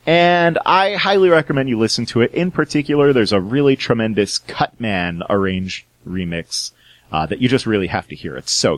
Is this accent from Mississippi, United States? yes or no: no; California, United States; I have to say, I'm from California.